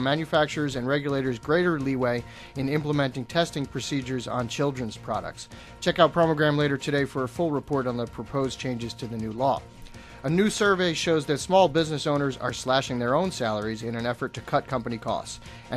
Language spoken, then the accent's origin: English; New York, United States; I'm from New York. I don't own these things.